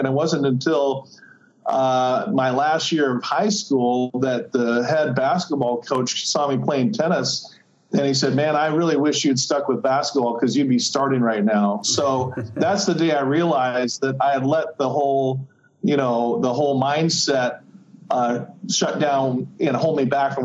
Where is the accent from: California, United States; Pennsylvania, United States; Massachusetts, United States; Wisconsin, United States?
California, United States; Fullerton; now in Laguna Beach, United States; I'm from Orange County. I grew up in Fullerton where they made Fender guitars.